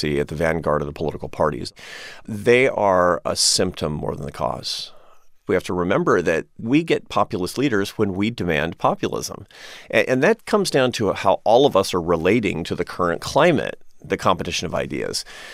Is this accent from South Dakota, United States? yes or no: no; Seattle, Washington, United States; I'm from Seattle, Washington, from a liberal family in Seattle, Washington, which is basically redundant because, you know, it's Seattle.